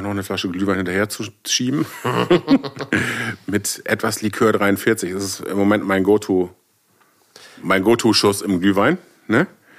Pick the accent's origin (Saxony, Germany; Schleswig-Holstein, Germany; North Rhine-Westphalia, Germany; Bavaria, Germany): Schleswig-Holstein, Germany; Geesthacht; In der Heimatstadt, meiner Heimatstadt Geesthacht